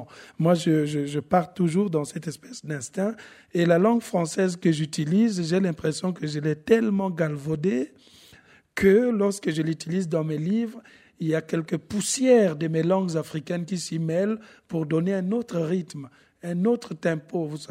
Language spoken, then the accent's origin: French; Republic of the Congo; Il faut vraiment aller la creuser plutôt dans mon enfance, dans mon pays natal, le Congo-Brazzaville.